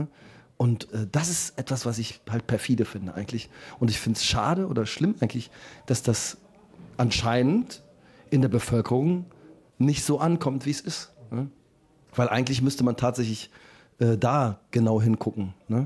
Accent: Cologne, North Rhine-Westphalia, Germany; so sind wir Kölner.

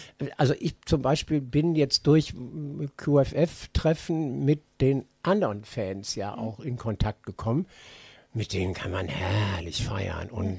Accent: Düsseldorf, North Rhine-Westphalia, Germany; wir sind aus Flingern, aus Düsseldorf.

